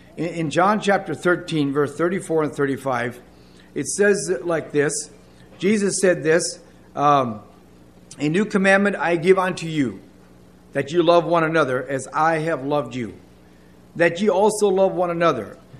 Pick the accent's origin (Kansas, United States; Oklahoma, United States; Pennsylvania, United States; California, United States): Pennsylvania, United States; now in Libby, United States; I grew up here in Juniata County. In the fall of 98, we moved to Libby.